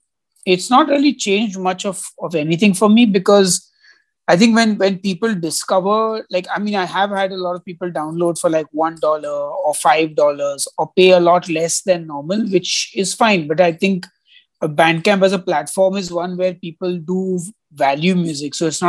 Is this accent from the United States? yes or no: no; India; as an Indian citizen, I cannot crowdfund on Kickstarter, nor can I use Indiegogo.